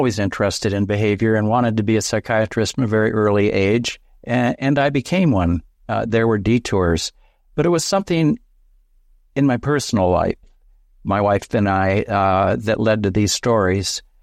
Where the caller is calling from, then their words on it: New Mexico, United States; On a mountaintop in northeastern New Mexico, looking out on the Rio Grande Valley.